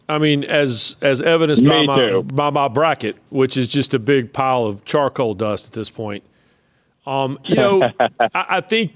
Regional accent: Raleigh, North Carolina, United States; I did grow up in North Carolina. I grew up in Raleigh. I grew up a North Carolina State fan as a kid.

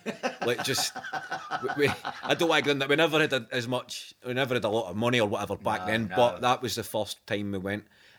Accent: Clydebank, Scotland, United Kingdom; Clydebank, just outside Glasgow.

